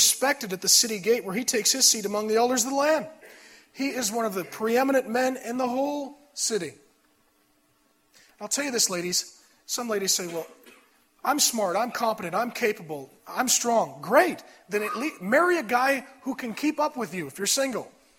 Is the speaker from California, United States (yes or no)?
no; SeaTac, Washington, United States; I grew up in SeaTac behind the Deja Vu. If you've been there, repent to God. And in my neighborhood, looking back, I was the only kid that I knew that had a father.